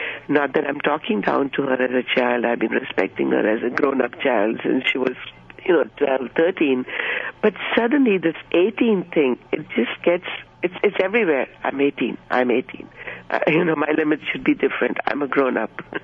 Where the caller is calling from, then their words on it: Dublin, Leinster, Ireland; I'm calling from Dublin.